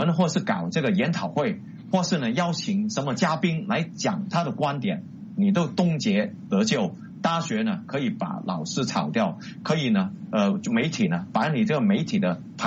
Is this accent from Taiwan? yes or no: no; Guangdong, China; accent: Cantonese; 我们广东话说这包袱的话给你七天时间啊